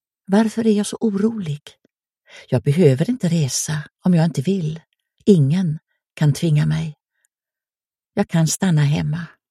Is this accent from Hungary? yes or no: yes; Kisvárda, Szabolcs-Szatmár-Bereg, Hungary; Swedish is a second language; now in Sweden; Jag är född i Kirschwarda. Jag skulle åter få besöka min älskade hemstad.